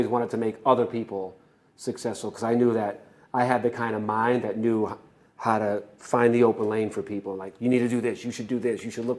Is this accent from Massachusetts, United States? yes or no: yes; Boston, Massachusetts, United States; No, I'm from Boston.